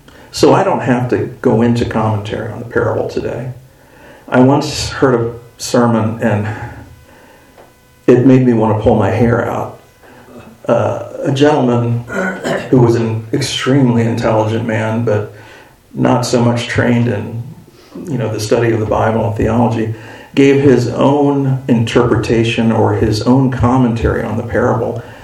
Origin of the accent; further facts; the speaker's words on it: Ohio, United States; I did most of my growing up in Northwest Ohio, which is farm country